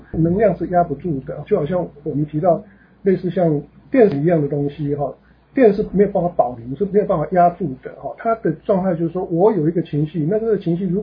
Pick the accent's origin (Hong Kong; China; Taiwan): Taiwan; 我用一个比喻好了，我是来自台湾，那台湾几乎每一年的夏天跟秋天都会有台风季